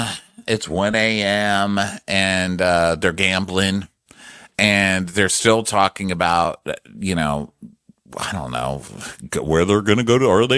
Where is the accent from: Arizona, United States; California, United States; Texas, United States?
Texas, United States; Well, I'm from Texas, so most of our shopping things have that, you know, kind of Cowboy Christmas element to it.